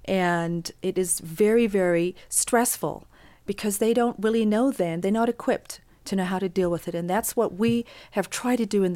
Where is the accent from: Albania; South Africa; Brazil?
South Africa; now in United States; when I moved to the United States, I experienced a lot of change and loss. I came from South Africa. I'd never watched a television in my life.